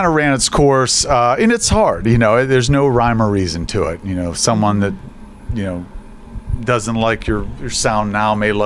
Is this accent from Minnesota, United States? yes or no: no; Steubenville, Ohio, United States; I was born and raised in Steubenville.